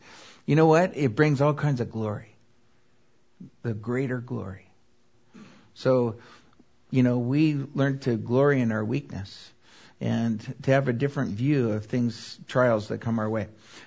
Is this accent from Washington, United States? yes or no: yes; Seattle, Washington, United States; My brother Wayne and I, we love the Northwest. Don't ask us why. It's the toughest area to work. But we grew up there. We grew up in Ballard with all the Norwegians. We both have webbed feet from all the rain.